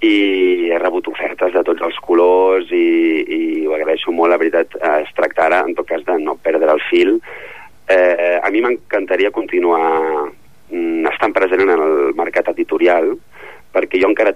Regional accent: Ripollet, Catalonia, Spain; del que sempre explico que sóc de Ripollet

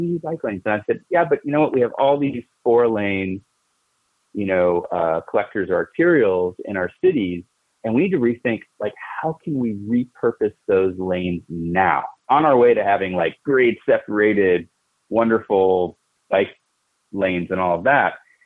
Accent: Washington, District of Columbia, United States; my hometown here of Washington, D.C.

